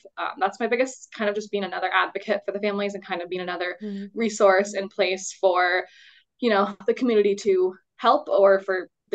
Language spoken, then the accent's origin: English; Saratoga, United States; I grew up in Saratoga. I've lived here all my past 28 years.